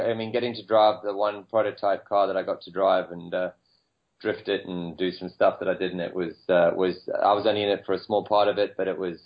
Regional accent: South Africa; And growing up in South Africa, I wasn't in the right place either, ready for it, and didn't have the support.

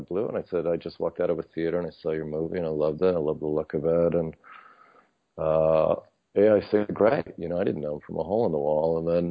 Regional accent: New York City, New York, United States; I was raised in New York, went to college in New York, and lived in New York City for many years

